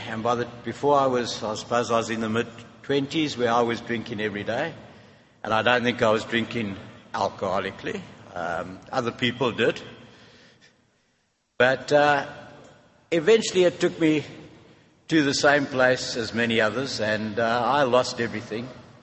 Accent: Cape Town, Western Cape, South Africa; I come from Cape Town. We have 70 meetings a week in Cape Town.

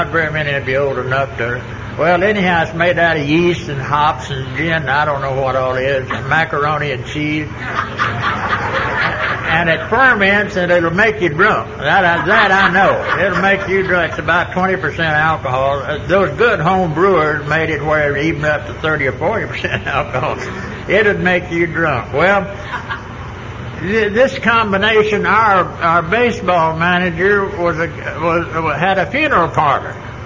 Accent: Funston, Texas, United States; now in Dallas, United States; I'm really not a city boy. I live in Dallas now for 40 or some odd years, but I came originally from Funston. Now, it's not a hell of a lot bigger than La Mesa.

